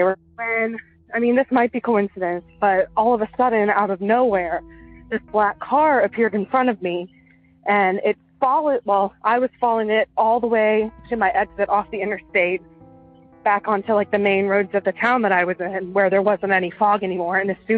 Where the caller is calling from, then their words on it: Maryland, United States; I'm calling from Western Maryland.